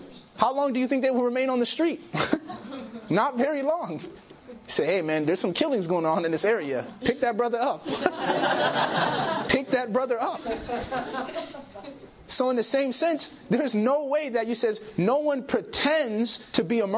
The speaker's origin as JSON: {"language": "English", "town": "Chicago", "region": "Illinois", "country": "United States", "tie": "born or raised there", "said": "You know, I grew up in Chicago."}